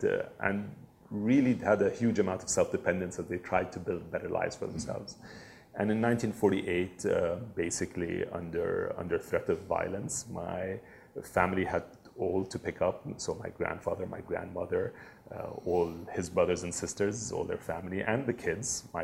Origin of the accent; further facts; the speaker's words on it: Kuwait; I was very lucky to be inspired throughout my childhood. So I grew up in Kuwait. Kuwait was a very comfortable, safe, easy place to grow up.